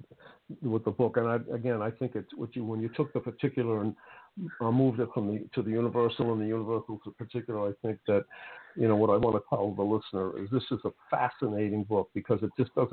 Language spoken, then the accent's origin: English; Boston, Massachusetts, United States; And, you know, I grew up in Roxbury. I lived and during my teenage years, all of my life was in South Boston.